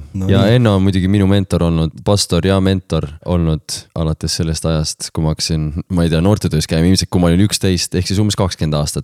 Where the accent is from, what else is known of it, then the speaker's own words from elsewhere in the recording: Viljandi, Viljandi County, Estonia; mina olen pärit Viljandist